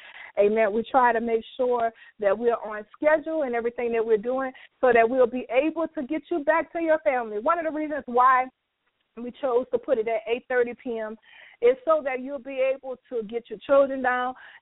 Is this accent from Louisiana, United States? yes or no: yes; New Orleans, Louisiana, United States; I am from New Orleans, Louisiana.